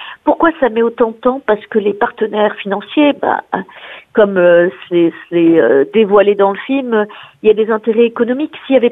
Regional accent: Gabon; also born or lived in Burundi / Central African Republic; moi, je suis née au Gabon, donc j'ai grandi dans plusieurs pays d'Afrique, le Gabon, le Burundi, la République centrafricaine.

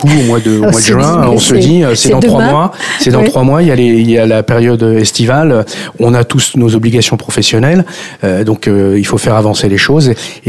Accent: Soisy, Île-de-France, France; moi je suis un enfant de Soisy, j'ai grandi à Soisy

